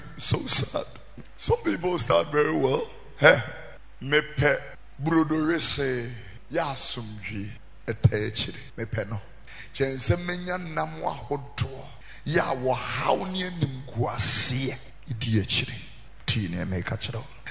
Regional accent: Tesano, Greater Accra, Ghana; born there; I was born here in Tesano.

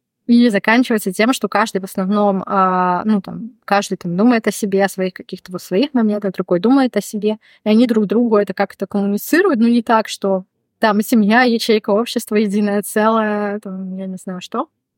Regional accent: Russia; Я ни разу нигде никогда не сталкивалась ни с каким отрицательным отношением из-за того, что я из России.

